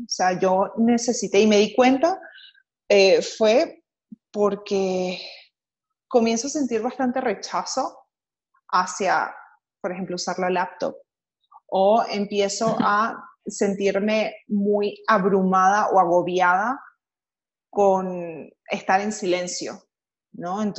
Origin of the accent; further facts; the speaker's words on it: Venezuela; moved away; en un país donde soy inmigrante y soy venezolana, ni siquiera tengo pasaporte